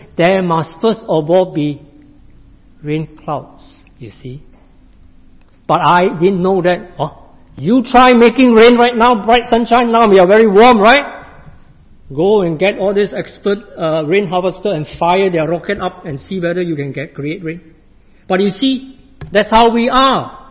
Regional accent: Singapore; in my home country, Singapore, we still have this freedom of worship and to choose what we believe.

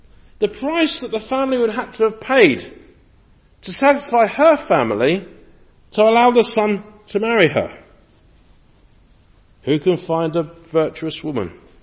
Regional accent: England, United Kingdom; As an English person, I find that very interesting

